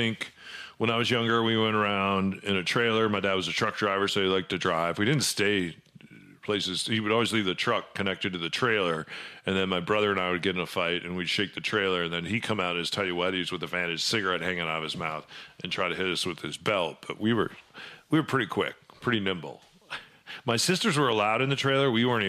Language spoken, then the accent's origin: English; Midwest, United States; born there; I was born in the Midwest. I've spent lots of time on the East Coast.